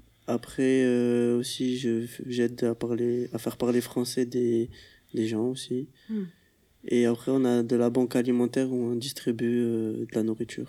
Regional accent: Toulouse, Occitanie, France; born there; Moi, je suis né à Toulouse et j'habite à Tournefeuille.

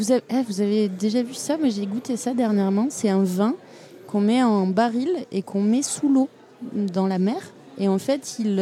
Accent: Toulouse, Occitanie, France; now in Sète, France; Moi, j'ai grandi à Toulouse, mais j'habite depuis pas longtemps à Sète.

